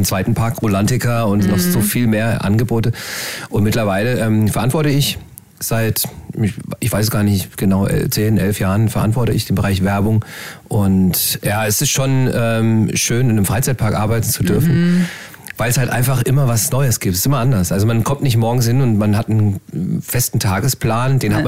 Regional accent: Freiburg, Baden-Württemberg, Germany; ich komme aus Freiburg

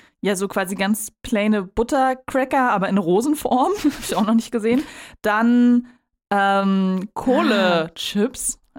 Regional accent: Berlin, Germany; ich komme ja eigentlich aus Berlin.

